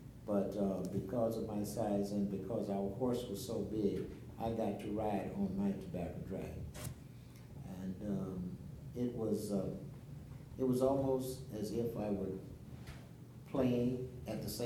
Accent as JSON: {"language": "English", "town": "Timminsville", "region": "South Carolina", "country": "United States", "tie": "born or raised there", "said": "I grew up here in the Timminsville area."}